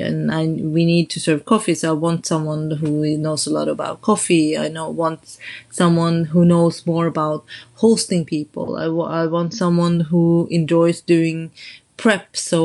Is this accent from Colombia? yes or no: no; Norway; English is a second language; moved away; I grew up in Norway, which is supposedly one of the most equal countries in the world